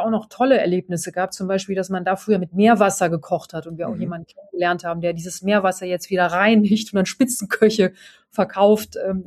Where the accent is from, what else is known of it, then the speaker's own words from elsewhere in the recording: Aachen, North Rhine-Westphalia, Germany; Ich komme ja aus Aachen